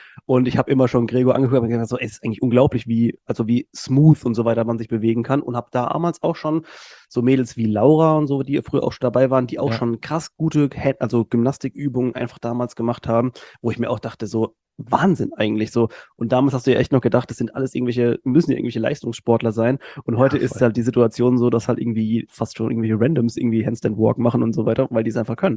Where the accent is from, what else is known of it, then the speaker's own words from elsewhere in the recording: Mannheim, Baden-Württemberg, Germany; wissen, ich bin Mannheimer.